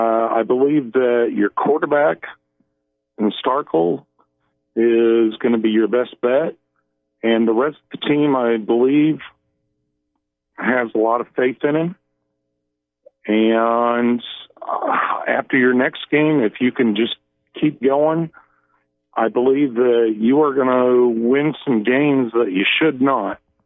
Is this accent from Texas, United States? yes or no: no; Iowa, United States; now in Flippin, United States; Yeah, I'm from Iowa originally, and I'm down here for the last 10 years